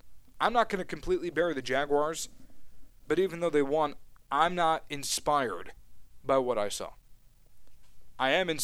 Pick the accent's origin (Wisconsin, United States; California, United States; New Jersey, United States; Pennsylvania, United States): New Jersey, United States; I'm a Jets fan, I'm from Jersey, all my friends are Giants fans